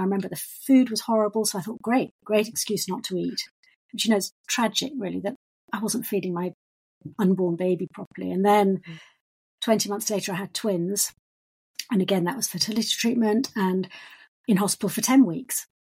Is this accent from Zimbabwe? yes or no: no; Paris, Île-de-France, France; moved away; also born or lived in England; I was brought up in Paris and I was sent to England.